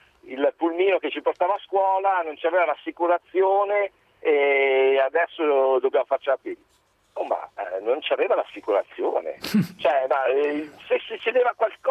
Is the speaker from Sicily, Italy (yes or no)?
yes; Sicily, Italy; now in Brianza, Italy; io sono siciliano, sono orgoglioso di essere siciliano, vivo in Brianza